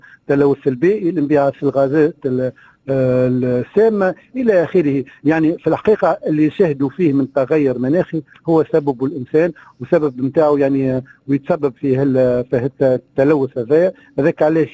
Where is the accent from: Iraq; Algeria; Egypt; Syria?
Algeria; وشفناه لنا عندنا في الجزائر، في المغرب، في ليبيا،